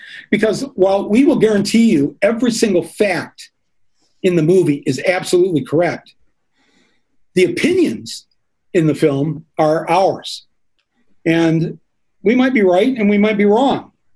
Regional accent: Flint, Michigan, United States; Again, did I say we're from Flint?

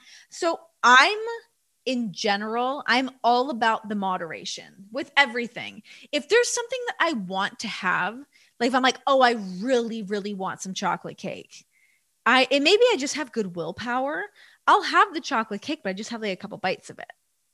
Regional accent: Toronto, Ontario, Canada; growing up in Toronto, I feel like I was so lucky with that because it is such a diverse, multicultural city

